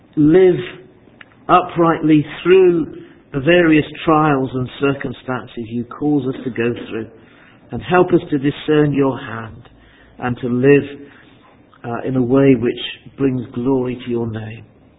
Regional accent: Southampton, South East England, United Kingdom; I grew up just outside Southampton

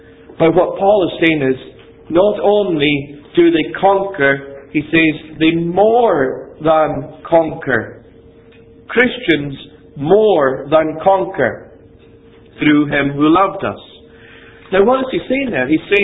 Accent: Ferintosh, Scotland, United Kingdom; when I was growing up in Ferrantosh, in the Black Isle, just north of Inverness

